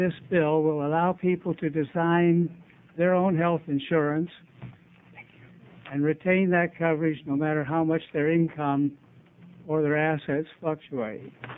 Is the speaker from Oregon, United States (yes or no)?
yes; Oregon City, Oregon, United States; from Oregon City.